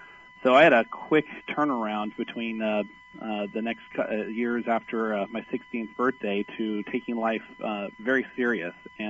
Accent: California, United States; Well, I'm true blue from Southern California, and I grew up in a normal family.

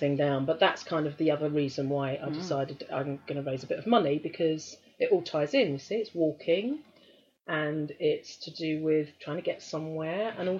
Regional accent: South East England, United Kingdom; accent: Sussex; Yeah, I did a walk, again, my Sussex accent, walk.

